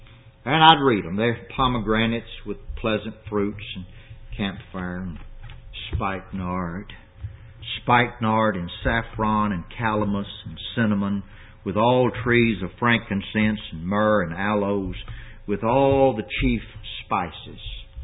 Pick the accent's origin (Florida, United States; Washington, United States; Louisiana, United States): Louisiana, United States; I'm from South Louisiana, and when I think of cypress, I think of a water cypress